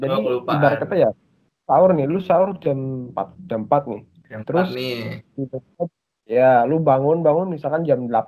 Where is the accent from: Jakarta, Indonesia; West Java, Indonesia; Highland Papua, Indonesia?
West Java, Indonesia; Cikarang; Terus gedenya itu gua di Cikarang.